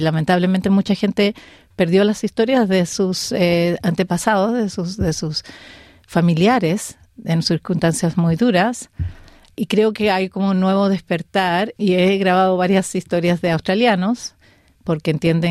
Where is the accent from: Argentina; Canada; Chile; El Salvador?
Canada; Porque yo me crié en Canadá.